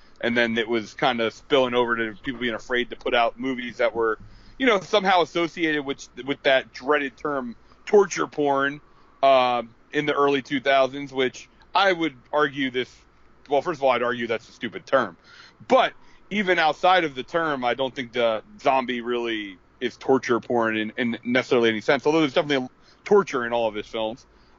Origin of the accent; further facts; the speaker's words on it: Northeast, United States; Because I'm from the Northeast